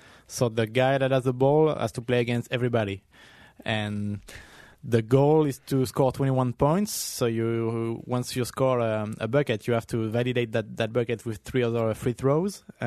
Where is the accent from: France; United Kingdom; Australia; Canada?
France; now in New York City, United States; me growing up in France, we had like the same playground on every corner of our neighborhood.